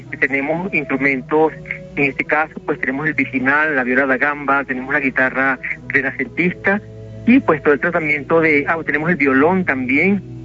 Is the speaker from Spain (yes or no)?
no; Venezuela; now in Mexico; yo soy de Venezuela y actualmente estoy residiendo aquí en México.